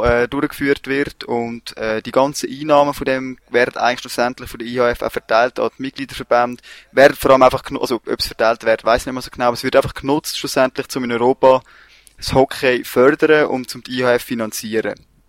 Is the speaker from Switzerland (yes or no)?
yes; Switzerland; als Schweizer könnte man meinen